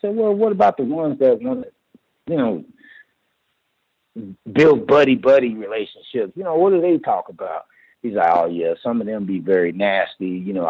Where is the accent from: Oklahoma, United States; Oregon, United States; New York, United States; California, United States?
Oklahoma, United States; Oklahoma City; now in Colorado Springs, United States; because I'm originally from Oklahoma City. So I know what slums look like.